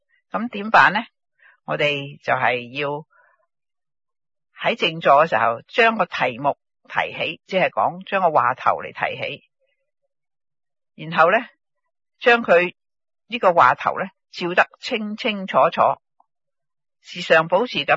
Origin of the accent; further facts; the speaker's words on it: China; 你係请我哋中国人就请个人返嚟念经啊